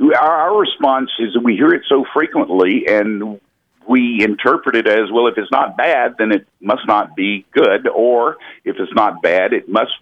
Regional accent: Dallas, Texas, United States; I'm from Dallas.

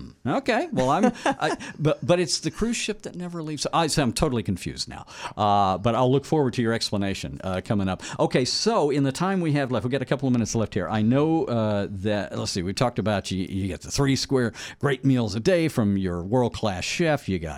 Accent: Texas, United States; It was a gentleman from my home state of Texas.

